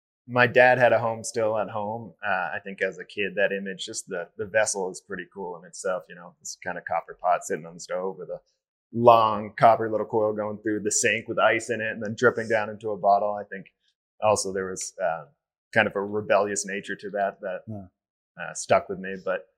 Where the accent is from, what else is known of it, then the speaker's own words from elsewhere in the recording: Portland, Oregon, United States; And then growing up in Portland, I grew up around the restaurant scene and the craft beer scene